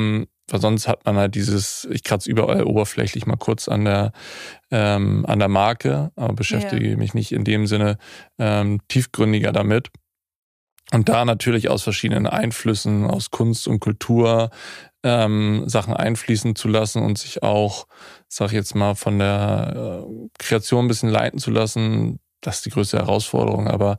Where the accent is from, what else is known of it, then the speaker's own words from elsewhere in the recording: Hamburg, Germany; ich komme aus Hamburg, ich bin auch gebürtiger Hamburger, trotzdem schnacke ich ganz gerne so